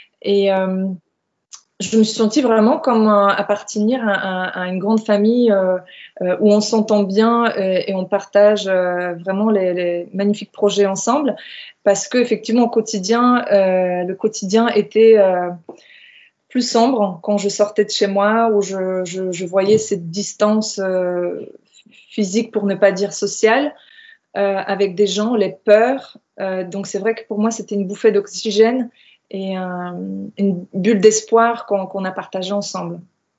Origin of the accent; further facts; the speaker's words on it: Poland; now in France; Je vis en Finistère, en Bretagne. Je suis polonaise d'origine.